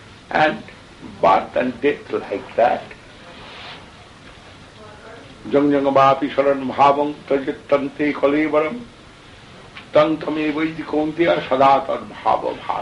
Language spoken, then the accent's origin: English; India; We cannot say, when I am coming out from India, that time I cannot think myself can go back to India.